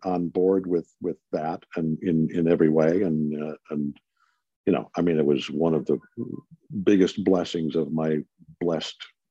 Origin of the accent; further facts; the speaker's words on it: Detroit, Michigan, United States; where I played the coach of my hometown Detroit Tigers.